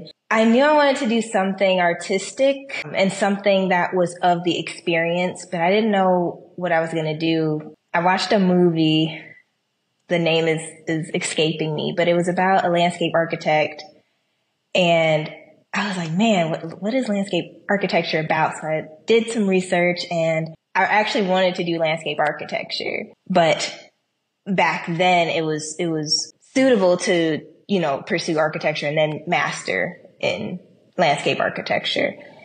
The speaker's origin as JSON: {"language": "English", "town": "Chicago", "region": "Illinois", "country": "United States", "tie": "born or raised there", "said": "You know, Chicago, being born and raised in the Midwest and then going to the Sonoran Desert, totally different in how you design"}